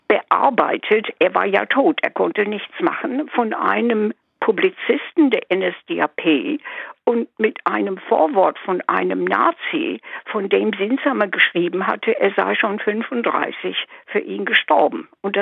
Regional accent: England, United Kingdom; Ich komme aus England, bin das Kind eines Exilanten

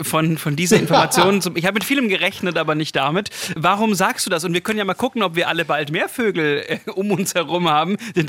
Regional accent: Stuttgart, Baden-Württemberg, Germany; Das ist ein ganz wichtiger Punkt für mich als Stuttgarter.

